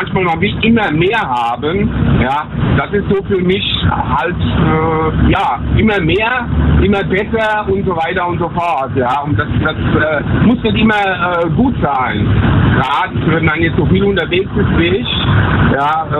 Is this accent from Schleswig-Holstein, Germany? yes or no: no; Limburg an der Lahn, Hesse, Germany; born there; Ich komme aus Limburg an der Lahn.